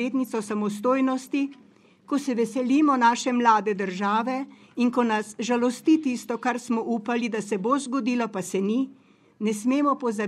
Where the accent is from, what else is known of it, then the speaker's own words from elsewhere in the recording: Celje, Savinja, Slovenia; born there; Rodila sem se v Celju, 6 let po koncu druge svetovne vojne. Spominjam se, kako sem 4-5-letna deklica hodila na Petriček.